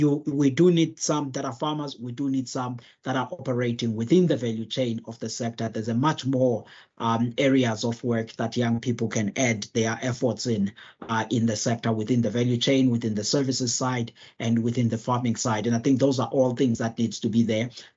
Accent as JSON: {"language": "English", "country": "South Africa", "said": "I mean, look, I'm a South African, and we're struggling with about three problems in this country."}